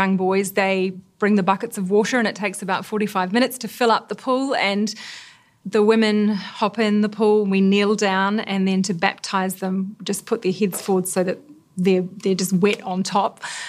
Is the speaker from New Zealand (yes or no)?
yes; New Zealand; now in Phnom Penh, Cambodia; I'm from New Zealand. And I currently live and have lived for 7 years in Cambodia, Phnom Penh.